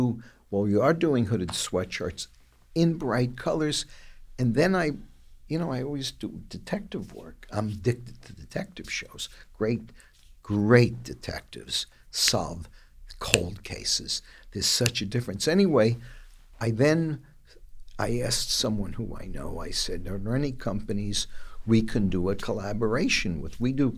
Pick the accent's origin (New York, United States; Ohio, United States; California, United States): New York, United States; Bronx; growing up in the Bronx, I didn't know from fancy, but growing up in the Bronx, I, you know, liked... things.